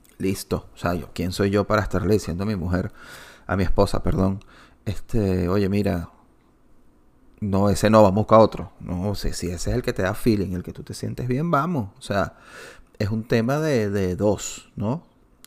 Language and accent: Spanish; Venezuela; moved away as an adult; now in Orlando, United States; Salir de Venezuela es una fortuna, lamentablemente, pero es así. Total que salimos de Venezuela por las razones que fueron. Y estando acá en Orlando